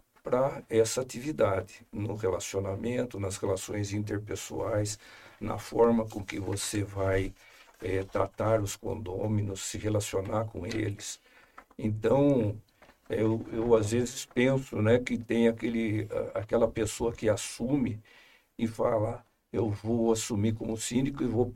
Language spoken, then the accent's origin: Portuguese; Campinas, São Paulo, Brazil; born there; Bom, rapidamente, eu sou nascido em Campinas, nasci em 53, tenho 70 anos.